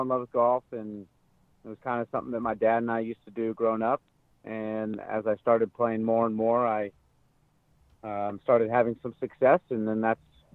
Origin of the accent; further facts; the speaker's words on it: Denver, Colorado, United States; I was fortunate enough to grow up playing at Cherry Hills Country Club. We joined there when I was about 11 years old.